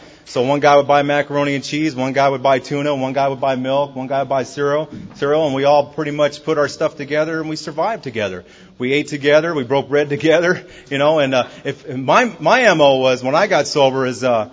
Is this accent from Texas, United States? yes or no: no; Long Beach, California, United States; and I grew up in Long Beach, California.